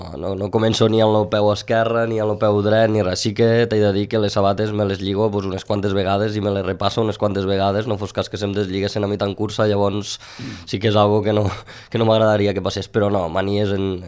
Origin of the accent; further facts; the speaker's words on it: Ginestar, Catalonia, Spain; és la cursa del meu poble